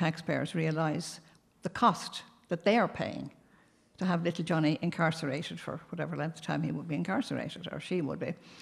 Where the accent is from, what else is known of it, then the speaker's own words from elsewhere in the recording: Dublin, Leinster, Ireland; also born or lived in Wexford; Well, I was born in Wexford, but I lived most of my life in Dublin.